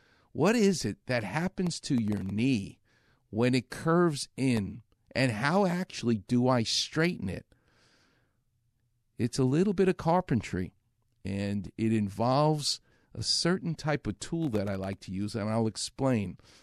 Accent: New York, United States; as they say in California, and I'm from New York, you're very chill.

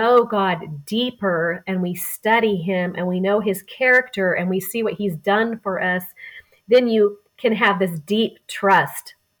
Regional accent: Oregon, United States; moved away as an adult; now in Eagle, United States; I moved from my home state of Oregon, where I had been for 47 years, to a new city and a new state. So we moved to Eagle, Idaho.

